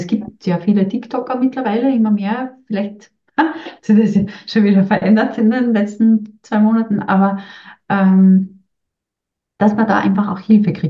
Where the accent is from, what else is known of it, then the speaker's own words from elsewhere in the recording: Austria; aber bei uns in Österreich beim Lehrermangel, Quereinsteiger werden extrem gefördert